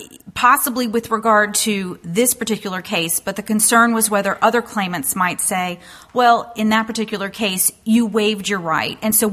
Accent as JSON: {"language": "English", "town": "Roanoke", "region": "Virginia", "country": "United States", "said": "Good afternoon. … from Roanoke, Virginia."}